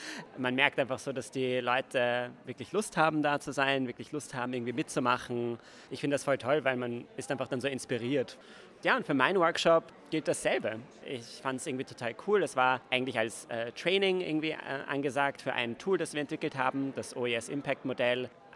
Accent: Vienna, Austria; ich bin ja eigentlich Wiener

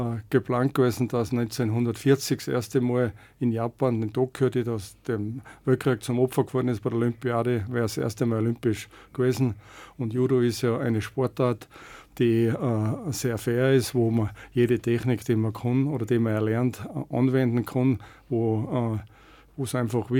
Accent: Rauris, Salzburg, Austria; Das Judo in Rauris, wo ich herkomme

